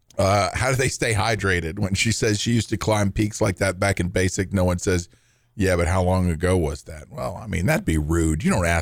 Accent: New Orleans, Louisiana, United States; Look, when I was growing up in New Orleans, he was...

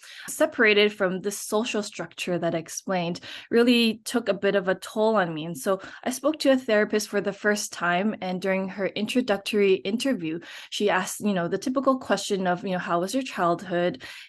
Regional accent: Canada; born there; first language Cantonese; English is a second language; when I was younger, I didn't speak any English. My parents exclusively spoke to me in our native tongue, which was Cantonese, even though I was born in Canada.

